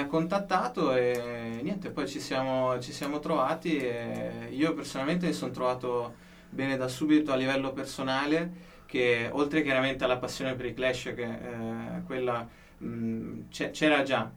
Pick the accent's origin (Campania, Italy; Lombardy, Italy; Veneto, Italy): Veneto, Italy; Io premetto intanto che sono forestiero, io sono veneto. E mi sono trasferito in Umbria per studiare